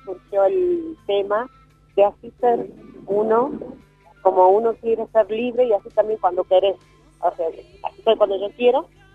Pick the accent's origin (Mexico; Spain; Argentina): Argentina; Tilcara, Jujuy; estamos acá en Tilcara. Me crié acá en Tilcara, estudié en Tilcara. Soy docente